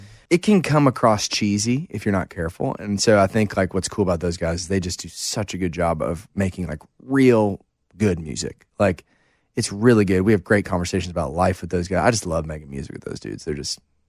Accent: St. Louis, Missouri, United States; I don't know the country lingo that well growing up in St. Louis.

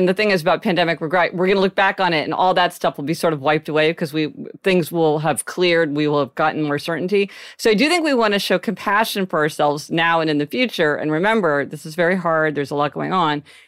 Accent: New York City, New York, United States; Maybe I wasn't even going around my hometown. Like, I'm not even taking the subway around New York City when I had fewer plans.

